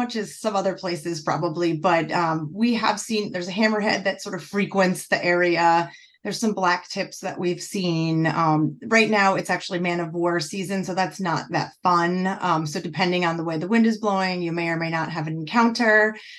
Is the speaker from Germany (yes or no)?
no; Northeast, United States; born there; now in Florida, United States; I'm not originally from Florida. I was born in the Northeast, so in the cold and lots of indoor pools and no outdoor pools. So I moved down here.